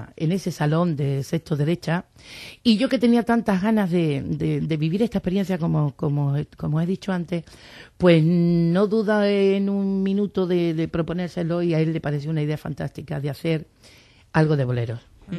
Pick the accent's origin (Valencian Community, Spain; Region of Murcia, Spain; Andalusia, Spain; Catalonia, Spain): Andalusia, Spain; Seville; born there; Mira, cuando yo nací en Sevilla, todos lo sabéis, en el barrio de La Macarena.